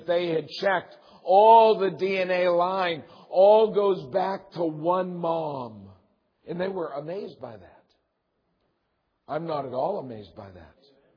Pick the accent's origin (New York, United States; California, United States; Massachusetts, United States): Massachusetts, United States; I grew up in Massachusetts on an old dairy farm.